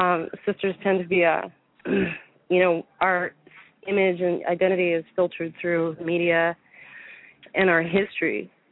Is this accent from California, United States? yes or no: yes; San Francisco, California, United States; also born or lived in Berkeley; No, I grew up in the Bay Area, in San